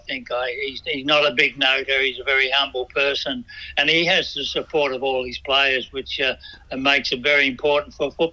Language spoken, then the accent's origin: English; South Melbourne, Victoria, Australia; Oh, born and bred in South Melbourne.